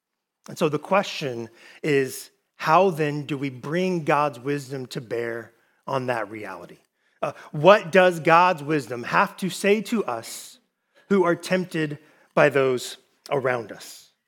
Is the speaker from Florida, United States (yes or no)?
yes; Florida, United States; I grew up in Florida with orange groves all around me.